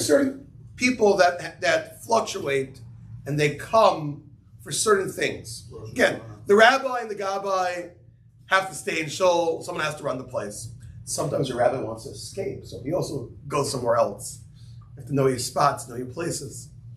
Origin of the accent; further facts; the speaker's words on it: New York, United States; I come from New York, where they have minion factories.